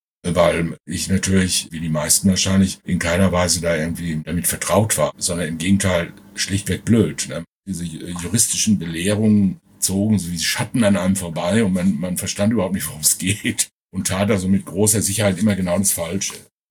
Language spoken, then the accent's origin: German; North Rhine-Westphalia, Germany; born there; Ich bin im Sauerland geboren worden, 1953.